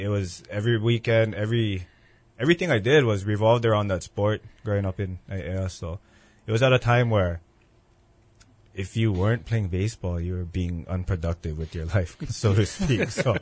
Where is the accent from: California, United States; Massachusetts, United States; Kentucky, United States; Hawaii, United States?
Hawaii, United States; Aiea; Born and raised in Aiea on the island of Oahu, right above Waimalu, up in Newtown. Newtown is where I was raised.